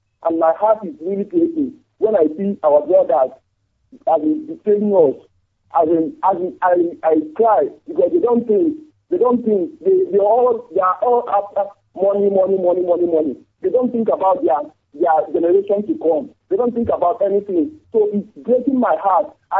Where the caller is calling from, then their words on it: Malaysia; English is a second language; Yeah, I'm calling from Malaysia. I came from Ninja, the local government, Yapa Land.